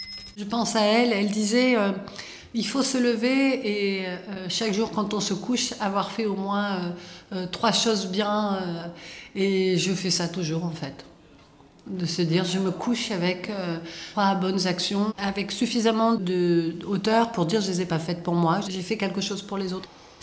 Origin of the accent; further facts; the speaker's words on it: Valence, Auvergne-Rhône-Alpes, France; born there; je suis née à Valence, en France.